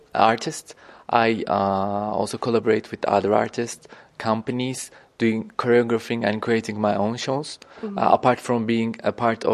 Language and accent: English; Adıyaman, Turkey; English is a second language; I'm originally from Adıyaman, which is on the eastern Anatolia